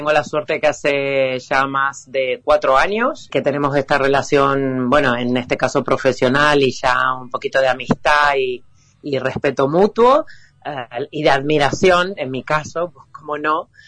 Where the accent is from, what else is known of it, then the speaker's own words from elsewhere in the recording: San Lorenzo, Santa Fe, Argentina; now in Madrid, Spain; soy más madrileña por los años vividos que sanlorencina, pero bueno, Argentina es mi lugar, San Lorenzo es mi ciudad y yo soy de Argentina por los cuatro costados, ya lo estás viendo de la manera que hablo, por más que llevo 30 años aquí.